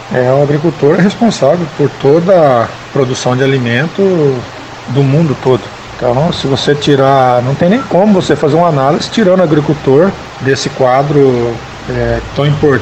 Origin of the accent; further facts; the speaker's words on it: Ubiratã, Paraná, Brazil; Da forma que eu sou aqui, nascido e criado em Ubiratã, a gente acompanhou toda essa trajetória